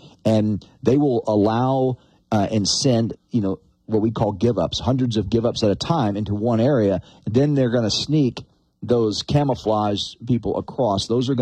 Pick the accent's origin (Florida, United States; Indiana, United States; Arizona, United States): Arizona, United States; specifically in the state of Arizona, which ends up being the number one corridor, it's my home state, so I'm pretty in tune to the most recent stats from last year.